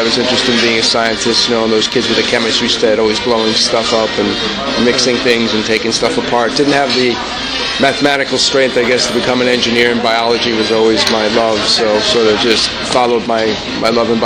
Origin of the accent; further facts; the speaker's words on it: Mineola, New York, United States; I'm from Long Island in New York.